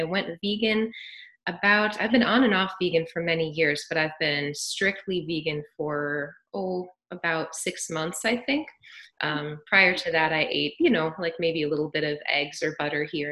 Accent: Midwest, United States; I grew up in the Midwest, you know, and it was all about cheese and cookouts and burgers.

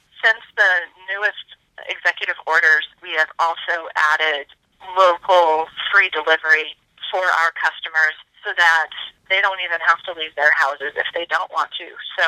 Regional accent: East Coast, United States; I grew up on the East Coast, and after graduating college, I went into contemporary art in New York City

